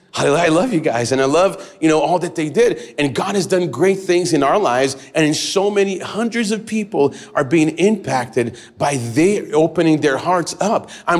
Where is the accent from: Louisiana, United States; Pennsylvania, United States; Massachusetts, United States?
Massachusetts, United States; I grew up in Massachusetts.